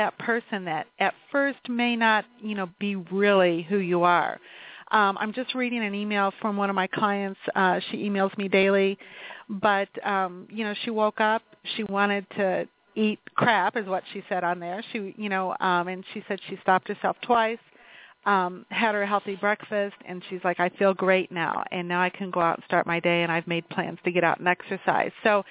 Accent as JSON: {"language": "English", "town": "Naperville", "region": "Illinois", "country": "United States", "tie": "born or raised there", "said": "I grew up here in Naperville, and so always, you know, just had a lot of extra weight"}